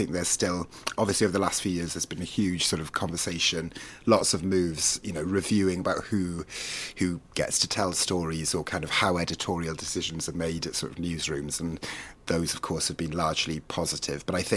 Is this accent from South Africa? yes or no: no; Wales, United Kingdom; first language Welsh; English is a second language; now in New York, United States; I'm from Wales originally, so I should have said that at the start. Welsh is my first language